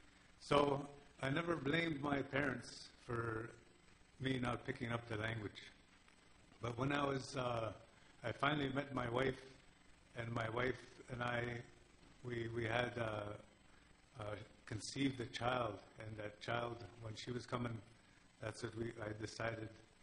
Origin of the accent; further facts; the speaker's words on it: Manitoulin Island, Ontario, Canada; Myself, I'm from Manitoulin Island, and the reserve I'm from is called Mchiging. And my clan is the Rough Gross, Bine, we say. So I tried to learn to speak our language.